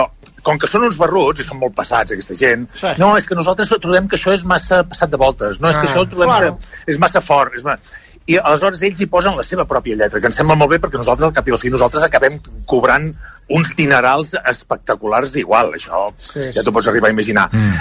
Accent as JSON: {"language": "Catalan", "town": "Tarragona", "region": "Catalonia", "country": "Spain", "tie": "born or raised there", "said": "jo sóc de Tarragona, m'ha passat tota la vida veient el mar."}